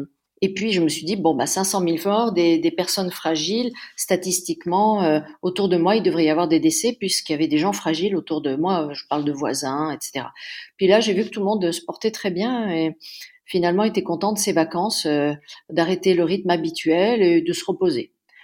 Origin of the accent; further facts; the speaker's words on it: Nice, Provence-Alpes-Côte d'Azur, France; J'ai été conçue en Suisse et je suis née à Nice. Voilà. Donc j'ai passé toute ma vie d'enfant, d'adolescente et de jeune adulte à Nice. C'était ma patrie.